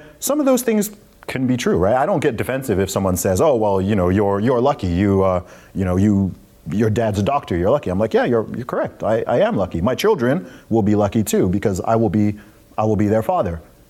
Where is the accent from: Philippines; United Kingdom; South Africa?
United Kingdom; I went back to my hometown, and I came out at the train station.